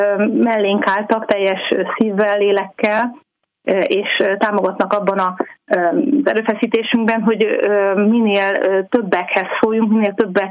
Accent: Hungary; de magyarként azért is felelősek vagyunk, hogy konkrétan a mi saját országunkkal mi történik

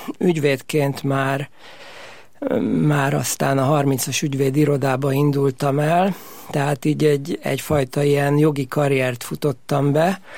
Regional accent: Újpest, Budapest, Hungary; én Újpesten nőttem fel, és nagyon szép gyerekkorom volt, szüleim nagy szeretetébe burkolva. Gimnáziumba, általános iskolába is Újpestre jártam, a Violába, majd a könyves gimibe, és utána az Alegerszegre

